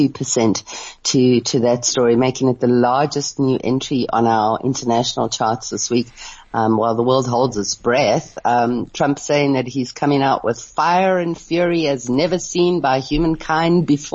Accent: South Africa; as a South African

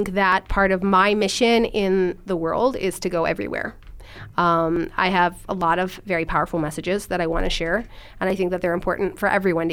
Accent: Baltimore, Maryland, United States; I'm not from New York. I'm not from New York, and I didn't. I grew up in a town called Baltimore, which is.

